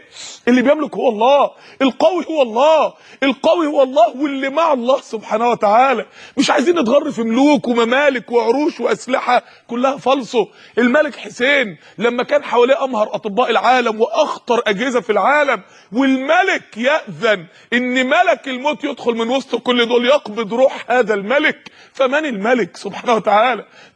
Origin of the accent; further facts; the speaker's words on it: Egypt; احنا عندنا في مصر كل 6 دقايق حالة طلاق.